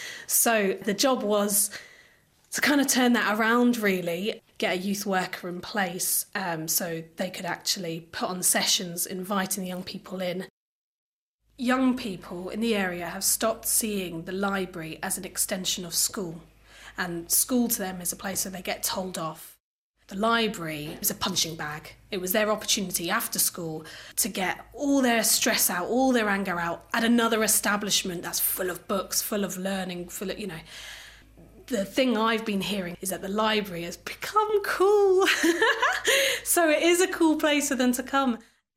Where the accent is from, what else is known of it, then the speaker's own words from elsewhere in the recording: South East England, United Kingdom; I come from the Isle of Wight, so very rural place going into a very urban place.